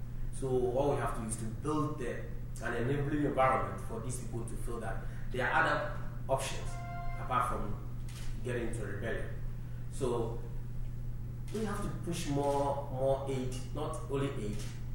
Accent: Ghana; Because I'm from Ghana, that is probably an African country.

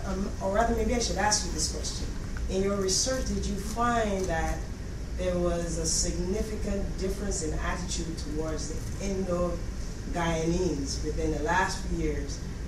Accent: Barbados; And I'm from Barbados.

